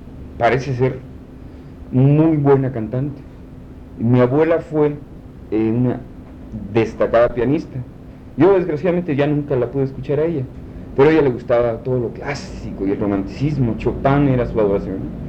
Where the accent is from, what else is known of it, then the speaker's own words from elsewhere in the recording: Mexico City, Mexico; Yo nací en el Distrito Federal, por lo tanto soy jarocho. No, la realidad de las cosas, yo cursé toda mi infancia y todos los estudios en el Distrito Federal